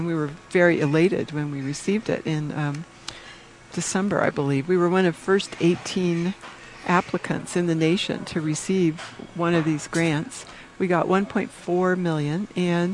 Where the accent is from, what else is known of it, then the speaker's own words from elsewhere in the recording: New Mexico, United States; since I'm from Rio Arriba County, that's the one I know about the best.